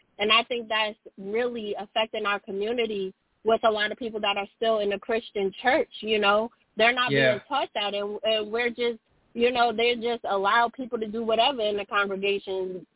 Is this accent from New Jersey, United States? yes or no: yes; New Jersey, United States; now in South Carolina, United States; And I grew up in New Jersey, so it was a little different. Like, I'm in South Carolina now, but I grew up north in, you know, single-parent household and all that.